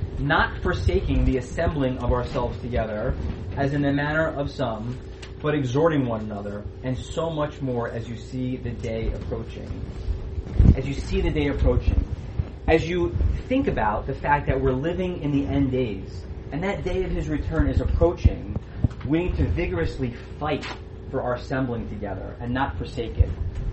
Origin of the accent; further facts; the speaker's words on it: New York City, New York, United States; I would agree, like, even though I grew up in New York, I wouldn't still be in New York but for the fact that we had fellowship together.